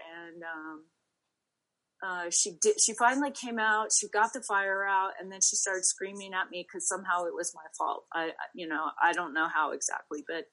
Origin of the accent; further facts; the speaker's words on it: El Paso, Texas, United States; born there; I was born in El Paso, Texas